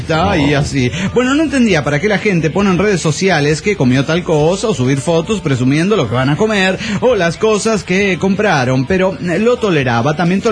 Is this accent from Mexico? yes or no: yes; Chetumal, Quintana Roo, Mexico; de Chetumal, Quintana Roo.